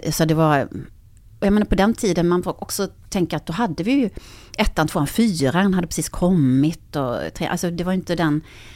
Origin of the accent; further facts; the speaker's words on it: Karlskrona, Blekinge, Sweden; jag kommer från Karlskrona